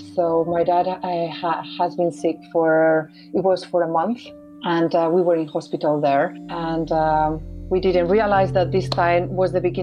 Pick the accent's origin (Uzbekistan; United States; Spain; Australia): Spain; León, Castile and León; English is a second language; we are from Spain, so my dad used to live in Marbella, which is at the south, but we are originally from the north, which is northwest from León